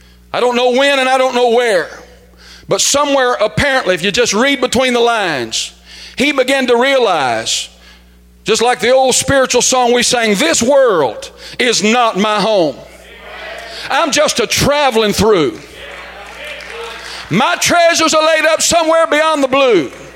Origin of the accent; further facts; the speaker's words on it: Groves, Texas, United States; I grew up in Groves. Haven't lived in Groves in a long, long time.